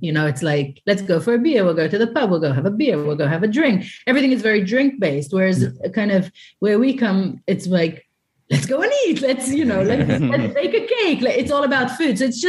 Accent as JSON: {"language": "English", "region": "Haifa District", "country": "Israel", "tie": "born or raised there", "said": "when we were in Haifa, which is kind of where I grew up, actually, I grew up just outside of Haifa in a little kind of village."}